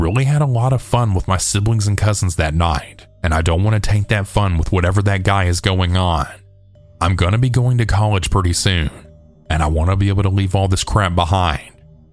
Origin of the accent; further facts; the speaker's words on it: the South, United States; I grew up in the South. Tons and tons of beautiful places to see that haven't been taken over by concrete yet.